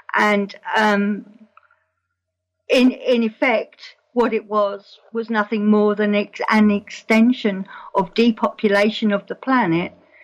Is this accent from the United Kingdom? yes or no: yes; London, United Kingdom; because I was born in London. And immediately at the back of my house was a bomb crater, and that's where I played when I was a child.